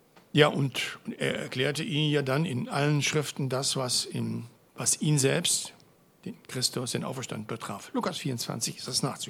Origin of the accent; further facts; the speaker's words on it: Baden-Württemberg, Germany; Ich komme ja aus dem Württembergischen.